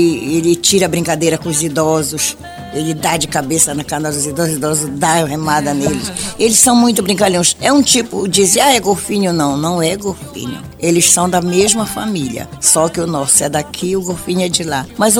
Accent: Igarapé-Mirim, Pará, Brazil; Eu ia dizer, vim de Garapé-Mirim pra cantar aqui em Belém.

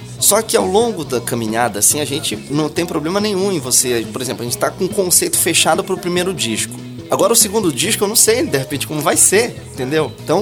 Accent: Viseu, Portugal; born there; eu nasci lá em Viseu, eu sou viseuense, então ali na parte de Bragança, tudo que tem, assim, muita coisa cultural.

